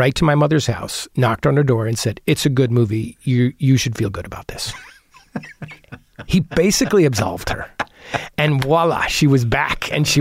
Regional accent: New Jersey, United States; I was a kid from Jersey who never thought of this stuff.

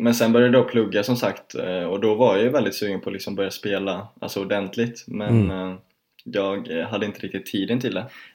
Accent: Borås, Västra Götaland County, Sweden; now in Stockholm, Sweden; Jag är uppvuxen i Borås, men jag gick tennisgymnasium i Båstad då.

